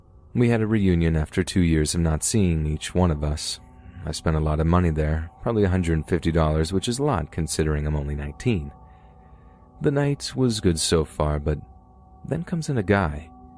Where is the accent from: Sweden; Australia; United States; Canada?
Sweden; I'm from Sweden. When I was about 12, I had sleep paralysis.